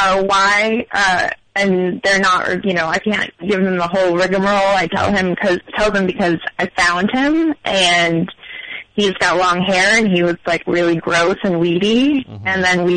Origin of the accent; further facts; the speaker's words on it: New York, United States; also born or lived in Portland; Yeah, I'm from New York, but I lived there.